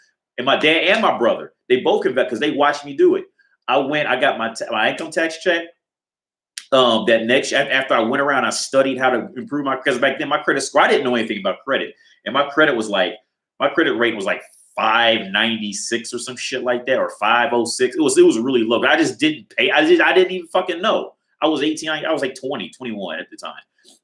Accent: United States; I'm from America. So these are the banks in Ohio specifically.

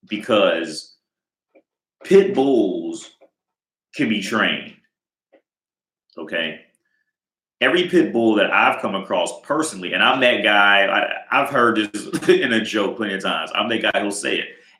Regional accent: United States; now in Prague, Czech Republic; So here, if like, for instance, me, I come from America, I'm living in Prague.

